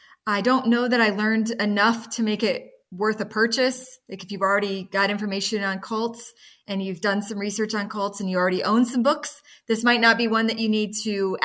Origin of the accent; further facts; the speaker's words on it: Texas, United States; even though I grew up in Texas.